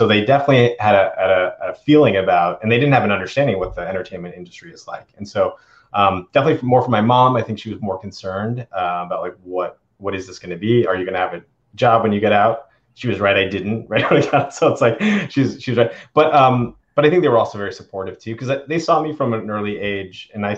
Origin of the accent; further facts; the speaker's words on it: Maine, United States; I grew up in Maine, which is, you know, a very, you know, it's the whitest state in the country.